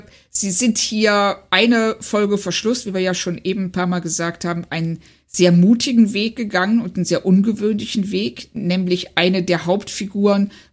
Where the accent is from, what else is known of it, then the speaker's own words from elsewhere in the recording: Lindlar, North Rhine-Westphalia, Germany; diese Heimatstadt nicht die Größe von Los Angeles hat, sondern eher von Lindlar, wo ich herkomme